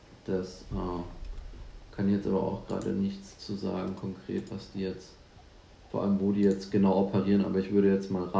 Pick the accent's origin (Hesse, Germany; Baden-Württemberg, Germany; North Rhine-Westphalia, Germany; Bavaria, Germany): Bavaria, Germany; Wir kommen ja eben aus Franken, da kennt man natürlich auch Wein und genießt den.